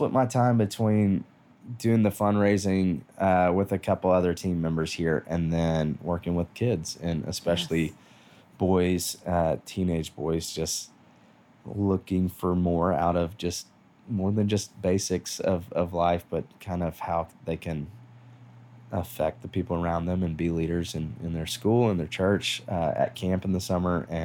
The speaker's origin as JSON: {"language": "English", "town": "Nashville", "region": "Tennessee", "country": "United States", "tie": "born or raised there", "said": "I grew up here in Nashville. I have 3 siblings. 2 amazing parents who started Salama Urban Ministries here in Nashville in the Edge Hill neighborhood, which in 1986, when we moved there, the year I was born, it was not the most fun neighborhood."}